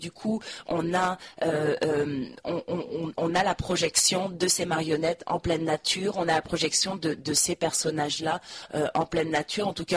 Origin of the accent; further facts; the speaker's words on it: France; Si moi je suis française, ça doit s'entendre quand même